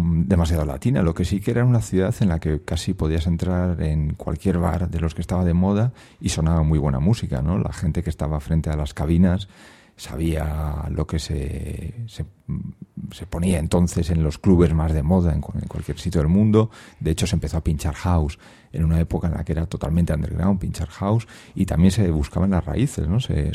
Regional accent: Santander, Cantabria, Spain; que es un grupo de mi tierra, de Santander

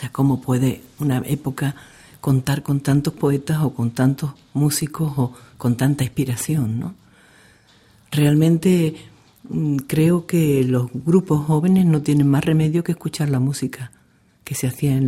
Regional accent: Andalusia, Spain; aprendí muchísimo de los poetas, de los cánticos, de mi tierra, de Andalucía

